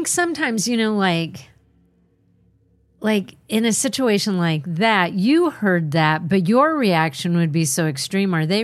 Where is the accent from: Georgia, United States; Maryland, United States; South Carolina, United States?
South Carolina, United States; Georgetown; I grew up in Georgetown, South Carolina, which is an old town with more ghost stories than you can count.